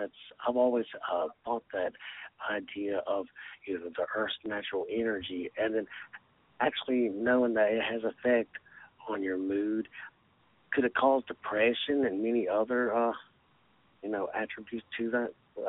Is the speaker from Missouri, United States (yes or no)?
no; West Virginia, United States; I'm from West Virginia, so they called it water witching there.